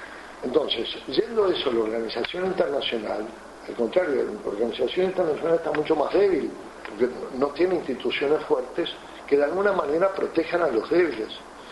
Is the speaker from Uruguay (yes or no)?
yes; Uruguay; los tamberos, que en mi país son los pequeños productores por excelencia. Nosotros le vendemos mucha leche a Brasil. Resulta que los tamberos de Río Grande do Sur armaron un lío y la leche uruguaya no entra.